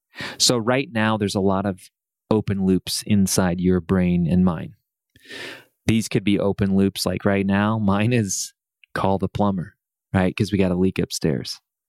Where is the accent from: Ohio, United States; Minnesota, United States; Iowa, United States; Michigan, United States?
Ohio, United States; Columbus; They come from my hometown, Columbus, and they've won a Grammy